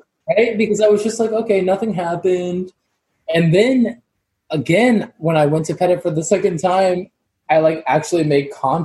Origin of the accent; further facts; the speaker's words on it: Jacksonville Beach, Florida, United States; Okay, so when I was younger, I'm from Jacksonville Beach, Florida.